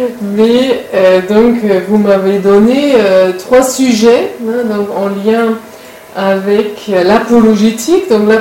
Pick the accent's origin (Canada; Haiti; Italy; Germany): Germany; Cologne, North Rhine-Westphalia; French is a second language; Je suis née à Cologne, en Allemagne, j'ai grandi là-bas, donc avec la chance en fait de grandir dans une famille chrétienne où la foi donc faisait partie simplement de la vie quotidienne